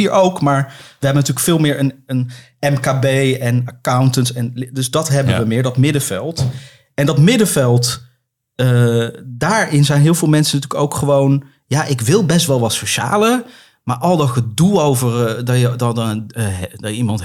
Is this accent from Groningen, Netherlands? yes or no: no; Almere, Flevoland, Netherlands; misschien Almere waar ik ben opgegroeid